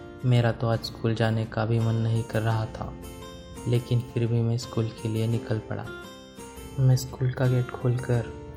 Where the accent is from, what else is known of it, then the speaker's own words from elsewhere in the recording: Udaipur, Rajasthan, India; मैं उदयपुर का रहने वाला हूँ। अब मेरी उम्र 23 साल है।